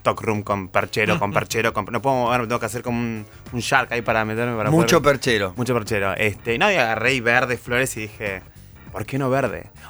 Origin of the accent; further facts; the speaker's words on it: Ushuaia, Tierra del Fuego, Argentina; born there; Yo nací... nací en Ushuaia